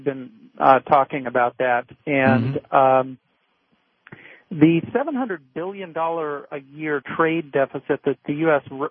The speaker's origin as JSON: {"language": "English", "country": "United States", "lives_now": "Austria", "said": "Well, I'm about to become unemployed. I am an American. We're going to try to stay here."}